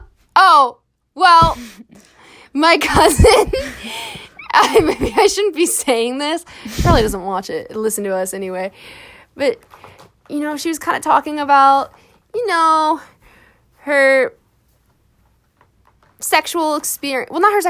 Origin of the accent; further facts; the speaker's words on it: Florida, United States; We're both from Florida, obviously.